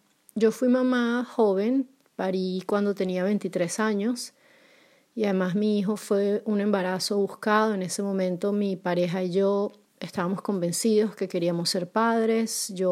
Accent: Caracas, Capital District, Venezuela; now in Poland; Estoy en Polonia, soy venezolana, caraqueña, y hago este podcast

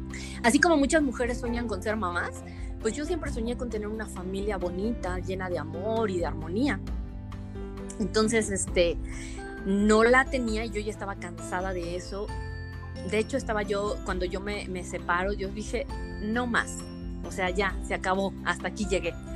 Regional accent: Mexico City, Mexico; moved away as an adult; Sí, yo soy de la Ciudad de México. Yo viví ahí, pues, hasta los, ¿qué será? Como hasta los 20 años viví en la Ciudad de México.

